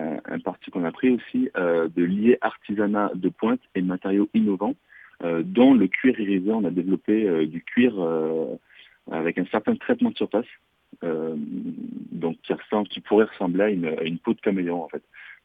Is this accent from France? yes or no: yes; France; en tant que Français, en tant que passionné de métier d'art